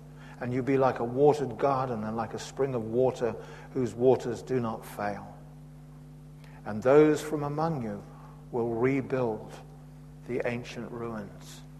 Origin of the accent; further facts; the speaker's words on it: England, United Kingdom; because I'm English, I'd say it like that.